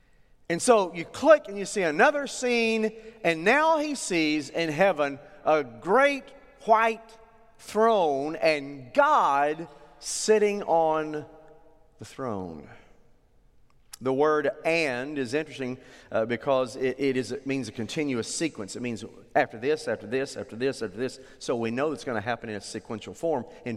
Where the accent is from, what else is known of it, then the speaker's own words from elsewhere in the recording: Oklahoma, United States; I've always been told no. Church I grew up in Oklahoma.